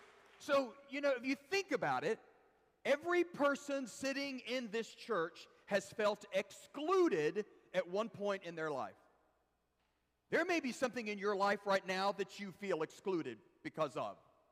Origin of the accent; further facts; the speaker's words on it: Texas, United States; also born or lived in Wichita Falls; probably remember that I was raised in Texas, because I've told stories about that before. So before my family moved to the Dallas-Fort Worth area, when I was, in fifth grade, we lived in Wichita Falls, Texas.